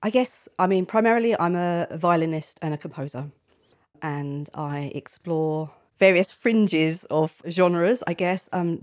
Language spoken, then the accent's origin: English; London, United Kingdom; I grew up in East London.